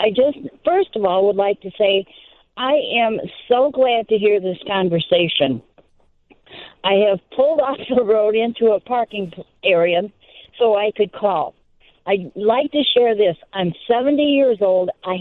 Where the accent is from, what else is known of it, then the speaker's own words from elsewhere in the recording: Michigan, United States; I am from Michigan, and I'm told that there will soon be a way to put the proposal on the state ballot